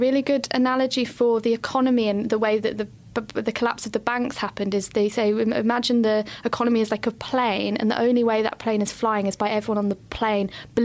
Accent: United Kingdom; It's really interesting how we, our kind of instinct as human beings is to be really cynical, as British people, to be really cynical

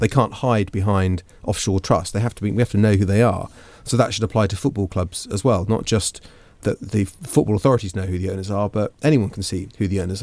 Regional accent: Hereford, West Midlands, United Kingdom; I grew up in Herefordshire, and so I suppose probably from Hereford, the Birmingham sides were slightly closer, but Manchester wasn't too far away.

